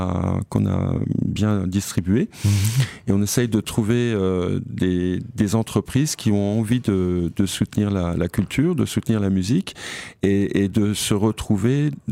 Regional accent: Guénange, Grand Est, France; Mais moi, je suis mosellan, parce que je suis né à Guénange. Mais j'ai vécu pratiquement toute ma vie en Meurthe-et-Moselle, j'ai fait toutes mes études à Nancy, donc je me sens autant mosellan que Meurthe-et-Moselle

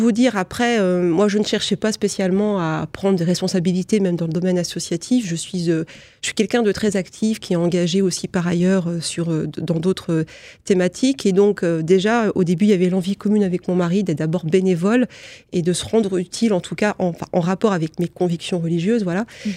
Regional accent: Fougères, Brittany, France; moved away as an adult; now in Lorraine, France; je suis en Lorraine et que j'ai occupé différents postes dans la même institution. Et sinon, je suis bretonne d'origine, de Fougères plus précisément.

